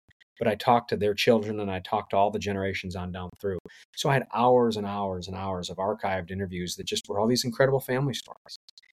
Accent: Wisconsin, United States; So I grew up in Southwest Wisconsin, Sauk County, Driftless area.

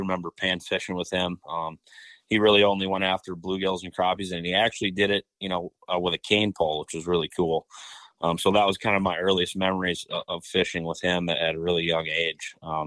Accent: Minnetonka, Minnesota, United States; I grew up in Minnetonka, Minnesota. I spent the majority of my summers actually up on Gull Lake in Brainerd.

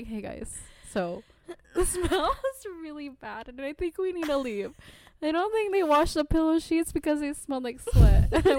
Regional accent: United States; I'm born and raised in the U.S. I am Vietnamese American, but my family is also from the south.

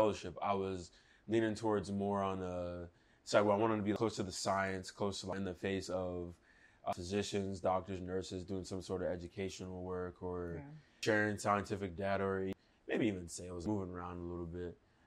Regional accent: Florida, United States; now in Washington, United States; I actually grew up in Florida. We're here in the DC area, but I grew up in Florida for the majority of my life up until I went to college in Alabama at Auburn.

